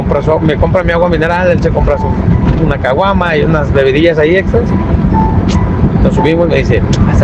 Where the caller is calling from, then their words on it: Ciudad Guzmán, Jalisco, Mexico; Saludos de acá desde Ciudad Guzmán, Jalisco.